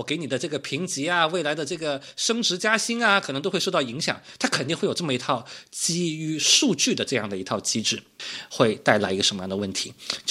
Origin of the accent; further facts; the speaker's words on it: Guangdong, China; 因为可能我的这个口味比较清淡啊，我是个广东人